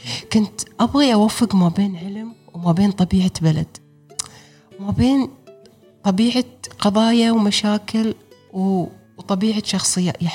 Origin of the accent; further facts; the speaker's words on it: United Arab Emirates; اسم مني أنا إماراتية أو اسم مني أنا مسلمة أو عربية